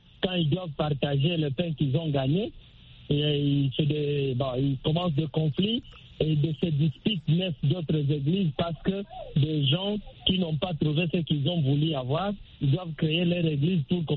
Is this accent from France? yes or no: no; DR Congo; chez nous en République démocratique du Congo